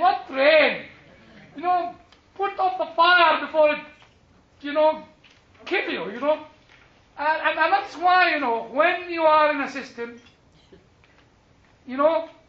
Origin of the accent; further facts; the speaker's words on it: Egypt; I said, yes, I come from the Stone Age civilization. You know, and you have seen the pyramids, you know. That's the only thing we have in Egypt.